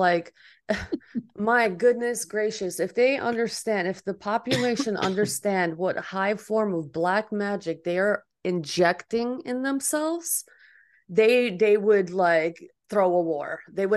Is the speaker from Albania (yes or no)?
yes; Albania; Mercury, where I'm from, I'm from Albania, by the way, and we have like ancient teachings of all this knowledge.